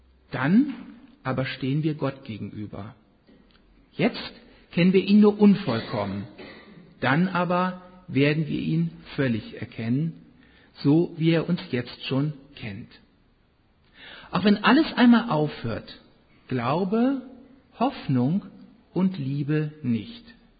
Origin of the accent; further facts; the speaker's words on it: North Rhine-Westphalia, Germany; Ich kenne das auch und wir rheinischen Kinder sind ja alle mal Idötzchen gewesen.